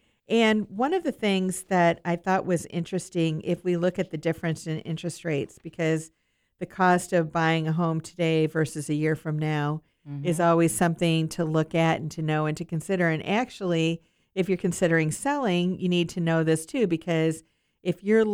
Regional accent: Iowa, United States; And I know that when I've been to where I grew up in Iowa, there are a lot of curled shingled roofs there.

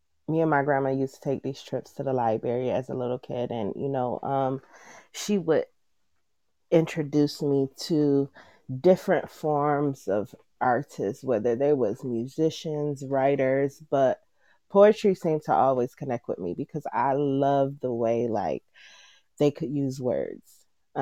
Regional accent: Rochester, New York, United States; I am from Rochester, New York. But my family can be traced to all over the world.

